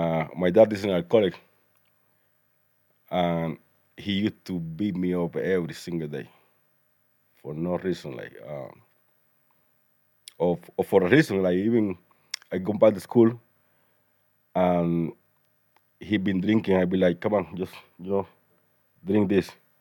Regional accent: Sancti Spíritus, Cuba; also born or lived in Ciego de Ávila, Cuba; I grew up in Santo Espíritu. It's those two places are like in the center of Cuba.

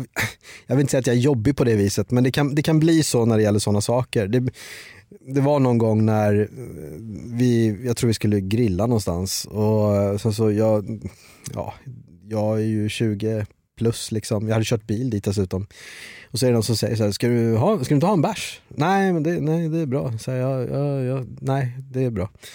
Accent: Bangladesh; jag är ju faktiskt från Bangladesh

